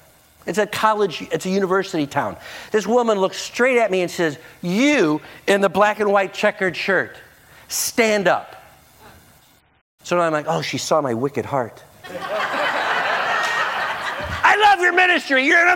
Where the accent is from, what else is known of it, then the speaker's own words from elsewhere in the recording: United States; I can do what I want because I'm an American.